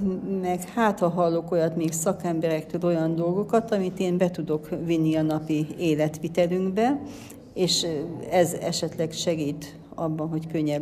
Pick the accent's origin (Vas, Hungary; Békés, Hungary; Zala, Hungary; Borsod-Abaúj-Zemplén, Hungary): Borsod-Abaúj-Zemplén, Hungary; Bükkábrány; Bükkábrányból jöttem